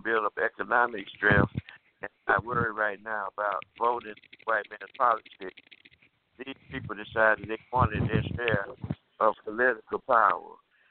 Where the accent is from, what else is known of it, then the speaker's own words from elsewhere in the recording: Tuskegee, Alabama, United States; in 1956, in my hometown is Tuskegee, Alabama.